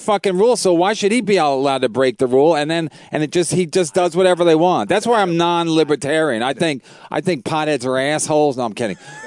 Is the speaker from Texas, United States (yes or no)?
no; New York, United States; As a New Yorker who works at night, you become open minded